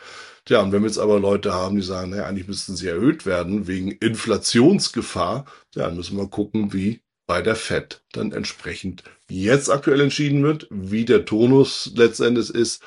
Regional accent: Northern Germany, Germany; und da spreche ich als Norddeutscher aus Erfahrung

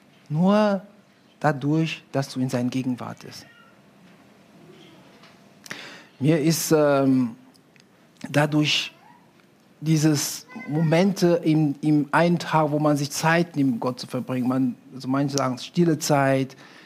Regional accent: Cameroon; vor allem in Deutschland, bei uns in Kamerun, ja, das ist gang und gäbe

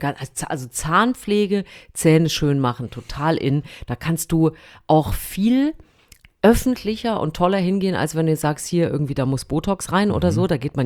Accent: East Germany, Germany; Ich komme aus dem Osten.

